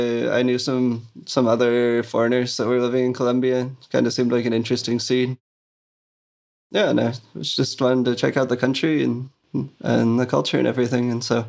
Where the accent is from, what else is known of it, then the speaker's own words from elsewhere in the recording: New York City, New York, United States; now in Guatemala; I'm from New York City.